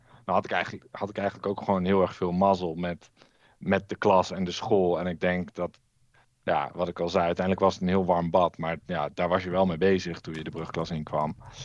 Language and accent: Dutch; Nijmegen, Gelderland, Netherlands; geboren en getogen in Nijmegen. En ik woon daar nog steeds.